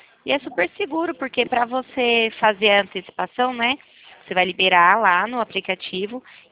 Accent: São Paulo, Brazil; a gente é aqui de São Paulo.

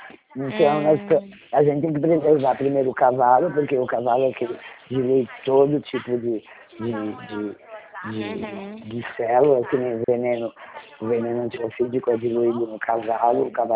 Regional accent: Spain; moved away as an adult; now in Brazil; É, eu sou da Espanha. Fui pra cá

